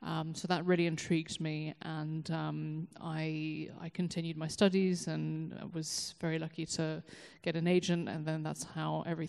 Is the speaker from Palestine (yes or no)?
no; London, United Kingdom; born there; I was born in London. To a French mother and American father who are here tonight from across the pond.